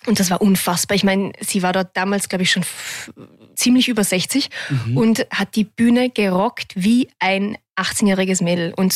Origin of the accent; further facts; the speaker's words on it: Vorarlberg, Austria; Ich weiß nicht, warum ich grüß dich sage. Ich komme ja aus Vorarlberg.